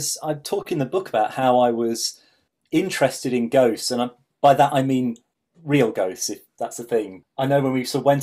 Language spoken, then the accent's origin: English; East Midlands, United Kingdom; because I grew up in Lincolnshire in the Fens, wandering around on my own birdwatching along the local rivers and things.